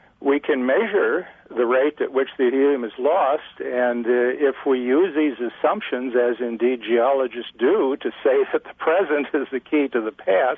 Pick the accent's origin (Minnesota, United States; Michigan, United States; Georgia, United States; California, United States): Minnesota, United States; It's sort of like up in Minnesota, my home state